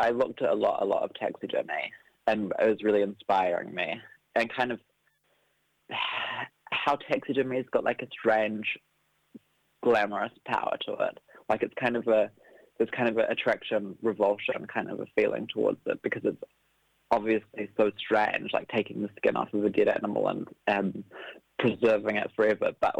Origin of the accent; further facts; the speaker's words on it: Auckland, New Zealand; I'm a painter from Auckland.